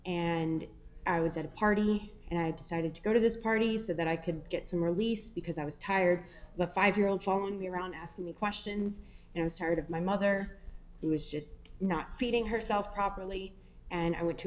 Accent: Gainesville, Florida, United States; I have a sponsor and I'm from Gainesville, Florida.

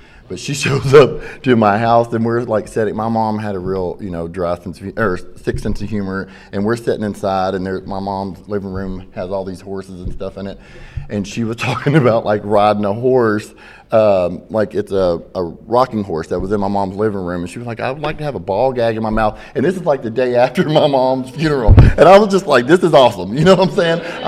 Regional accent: Panama City, Florida, United States; My family, we're from Panama City originally. My mom and dad divorced, so they moved to, my mom moved to Kentucky.

